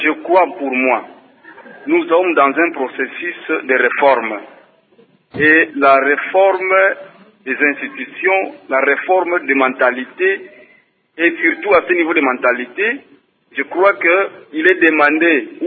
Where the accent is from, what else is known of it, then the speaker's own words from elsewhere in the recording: Kongo Central, DR Congo; nous voyons dans certaines provinces, les cas de chez nous au Bas-Congo